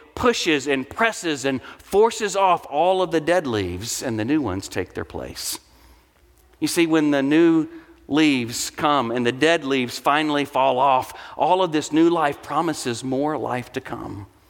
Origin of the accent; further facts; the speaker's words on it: the South, United States; I'm from the South and love big trees.